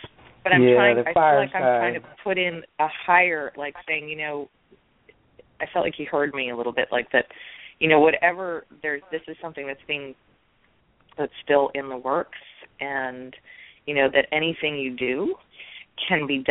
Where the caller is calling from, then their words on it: New York, United States; Hi, I'm calling from New York.